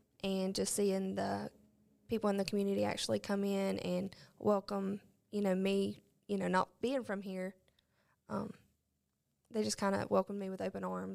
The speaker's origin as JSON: {"language": "English", "town": "Mumford", "region": "Alabama", "country": "United States", "lives_now": "Talladega, United States", "said": "I am from Mumford, Alabama."}